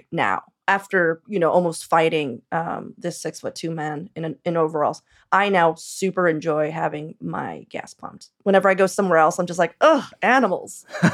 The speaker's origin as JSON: {"language": "English", "town": "East Los Angeles", "region": "California", "country": "United States", "said": "I'm from East"}